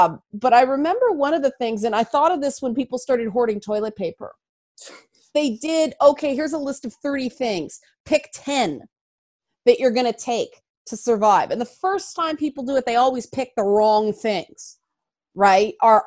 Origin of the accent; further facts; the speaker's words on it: Toronto, Ontario, Canada; because I grew up in the Jane Finch neighborhood, so they did everything they possibly could to stop us from turning into delinquents.